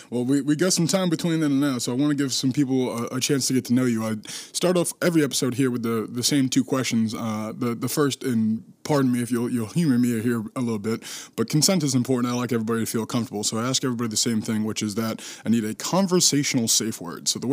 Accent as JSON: {"language": "English", "town": "Boston", "region": "Massachusetts", "country": "United States", "said": "I have my own preconceived notions of what childhood in Staten Island is like, being from the East Coast and being from Boston."}